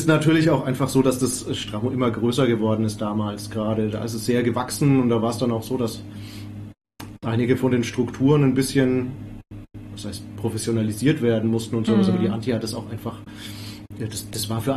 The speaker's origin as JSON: {"language": "German", "town": "Würzburg", "region": "Bavaria", "country": "Germany"}